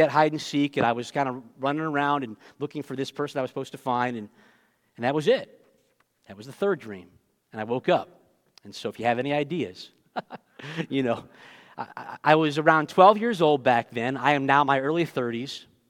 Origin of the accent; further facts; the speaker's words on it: Chicago, Illinois, United States; I'm from Chicago originally